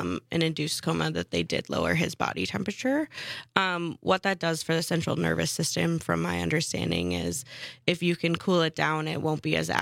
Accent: Oconomowoc, Wisconsin, United States; I was born and raised in Oconomowoc, so they live on a lake.

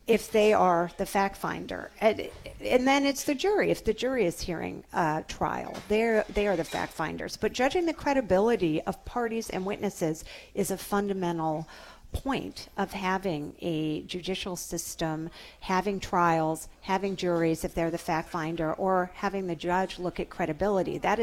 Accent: West Coast, United States; I've lived in a lot of places. I grew up on the West Coast, went to school on the East Coast, but been here most of my adult life.

